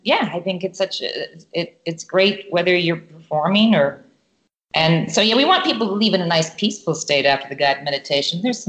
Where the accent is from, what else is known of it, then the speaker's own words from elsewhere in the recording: Canada; now in Los Angeles, United States; I come from Canada